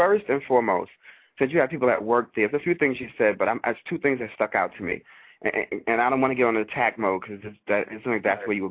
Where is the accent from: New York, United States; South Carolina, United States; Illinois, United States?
New York, United States; When I'm from New York. You couldn't pull that in my school.